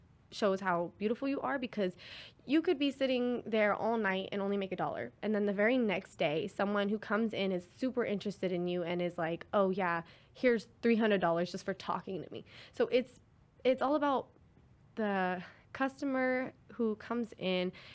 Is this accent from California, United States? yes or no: yes; Dixon, California, United States; No, she lives in Dixon, but that's where my hometown is from.